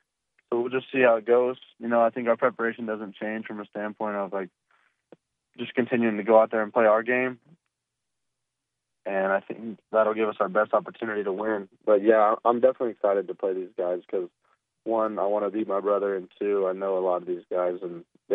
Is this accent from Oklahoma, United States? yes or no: yes; Oklahoma, United States; You know, I'm from Oklahoma, so that place is like 30 minutes from my house.